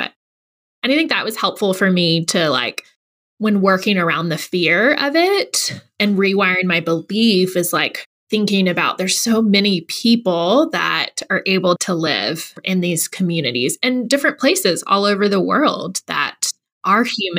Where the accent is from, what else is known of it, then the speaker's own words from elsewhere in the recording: Gulf Coast, United States; I grew up on the Gulf Coast and we have hurricanes every year, multiple.